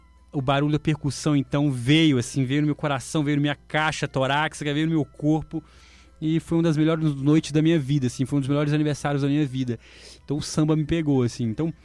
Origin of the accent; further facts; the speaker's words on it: Minas Gerais, Brazil; now in Belo Horizonte, Brazil; eu sou uma pessoa que vim do interior de Minas Gerais, da roça, trabalhava com café, tomate, milho, cuidava dos porcos, galinha ali com a minha avó, meu avô.